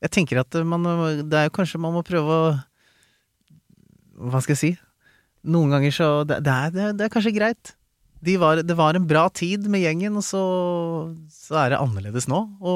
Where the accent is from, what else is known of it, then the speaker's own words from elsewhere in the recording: Skien, Telemark, Norway; moved away as an adult; Jeg kom jo egentlig fra Skien, så på en måte vi flyttet jo inn hit, en gjeng, for å studere, og alle andre flyttet hjem, unntatt meg.